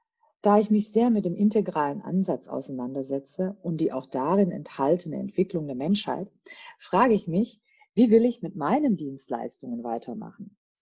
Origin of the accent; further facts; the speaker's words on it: Germany; als Deutsche indischen Ursprungs habe ich vor circa 15 Jahren meine Berufung entdeckt und lieben gelernt.